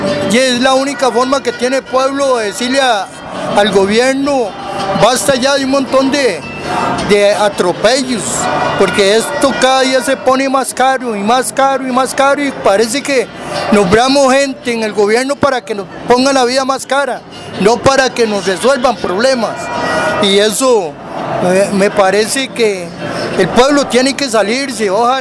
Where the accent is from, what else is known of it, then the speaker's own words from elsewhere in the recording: Costa Rica; Yo veo una multitud de gente manifestándose en pro de los derechos de nosotros como costarricenses.